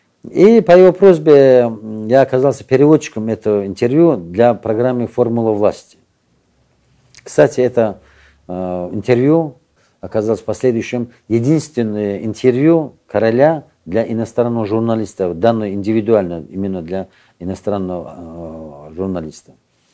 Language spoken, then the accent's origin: Russian; Dagestan, Russia; И когда я сказал, что я Дагестана, из России, из Дагестана